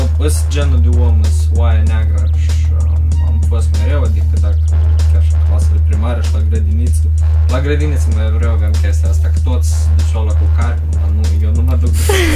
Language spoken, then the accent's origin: Romanian; Chișinău, Moldova; Eu am crescut la Poșta Veche, într-un ghetou urban, unde am fost învățat de regulile străzii